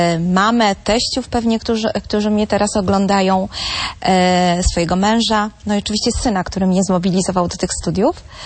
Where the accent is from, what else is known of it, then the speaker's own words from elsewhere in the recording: Toruń, Kuyavian-Pomeranian Voivodeship, Poland; ja jestem torunianką, jestem Polką i nigdy się nie wstydziłam tego, że jestem Polką.